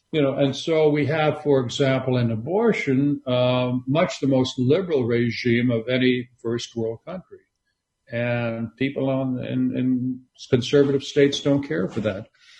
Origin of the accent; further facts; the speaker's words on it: Canada; I grew up in Canada, as I say, which is a country which invented anti-Americanism, right?